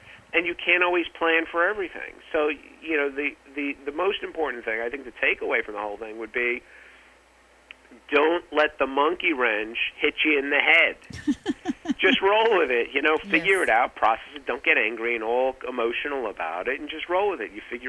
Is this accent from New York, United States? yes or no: yes; New York, United States; Maybe it's because I'm a New Yorker.